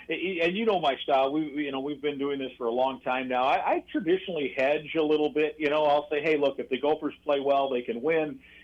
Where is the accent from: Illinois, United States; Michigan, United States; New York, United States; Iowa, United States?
Iowa, United States; I grew up in Iowa, so I've watched a lot of Iowa football over the years.